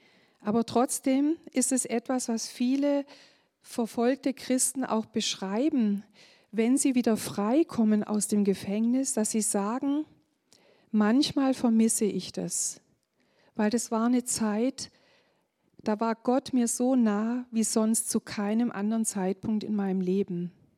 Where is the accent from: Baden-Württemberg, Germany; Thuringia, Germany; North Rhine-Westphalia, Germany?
Baden-Württemberg, Germany; Schramberg; Ich komme aus Schramberg im mittleren Schwarzwald, also ein bisschen über eine Stunde von hier zu fahren gewesen.